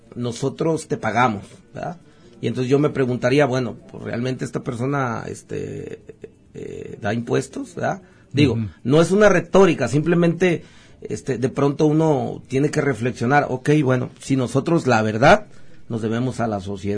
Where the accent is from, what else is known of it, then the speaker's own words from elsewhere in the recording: Autlán, Jalisco, Mexico; Los que somos de aquí de Autlán